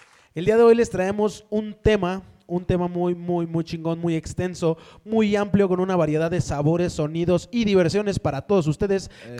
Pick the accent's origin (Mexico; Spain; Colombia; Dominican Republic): Mexico; ya que somos mexicanos comprometidos con nuestra cultura.